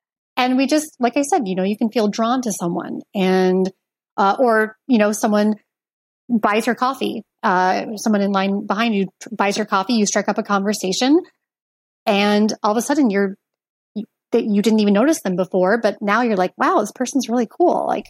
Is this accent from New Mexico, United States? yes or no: no; Portland, Oregon, United States; moved away as an adult; And I grew up in Portland, Oregon